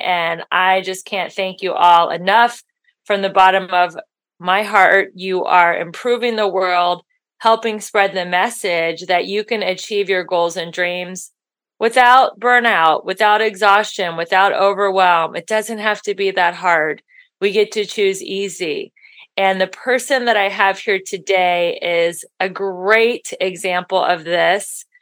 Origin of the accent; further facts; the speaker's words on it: Midwest, United States; which is awesome because I'm from the Midwest.